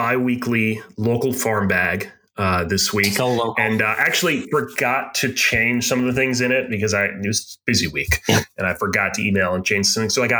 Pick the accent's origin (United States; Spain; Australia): United States; New England; So we grew up in New England.